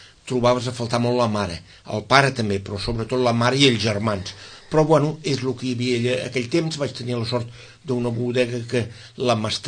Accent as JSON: {"language": "Catalan", "town": "Sitges", "region": "Catalonia", "country": "Spain", "tie": "born or raised there", "also_born_or_lived": "Capellades", "said": "Sitges jo crec que no hi vaig néixer, com molt bé has dit, vaig néixer a Capellades, però jo em considero i m'he considerat sempre Sitges"}